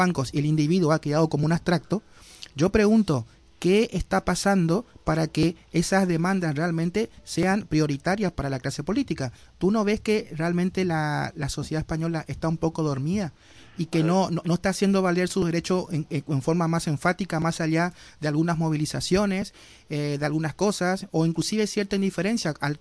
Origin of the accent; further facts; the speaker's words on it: Argentina; yo soy aquí el sudamericano de la mesa, soy el argentino